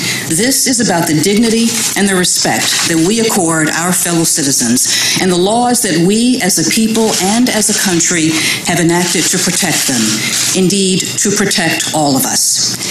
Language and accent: English; North Carolina, United States; the great state, the beautiful state, my home state of North Carolina.